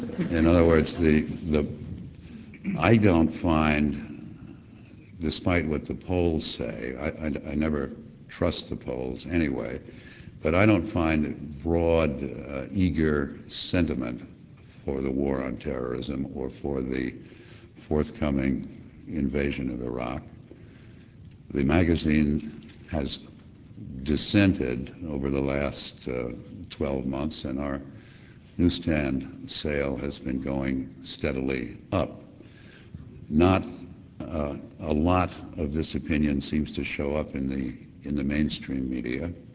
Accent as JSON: {"language": "English", "town": "San Francisco", "region": "California", "country": "United States", "said": "As you know, I'm from San Francisco, and it gives me great joy to come back to this city"}